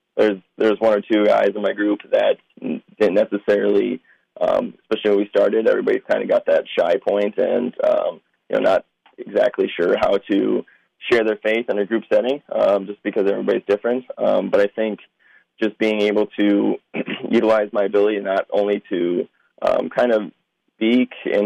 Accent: Minnesota, United States; I mean, growing up in Minnesota, and especially with the University of Minnesota being the only D1 university, I was born and raised a Gopher fan.

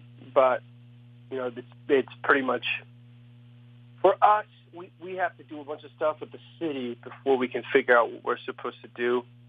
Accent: Midland, Texas, United States; now in Nashville, United States; But, yeah, born and raised in a place called Midland, Texas.

